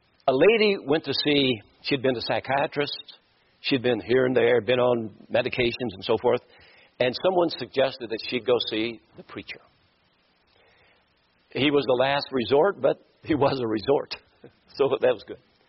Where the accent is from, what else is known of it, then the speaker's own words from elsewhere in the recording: Kentucky, United States; now in Florida, United States; I'm from Kentucky. She's from Michigan. We met in South Carolina. We live in Florida.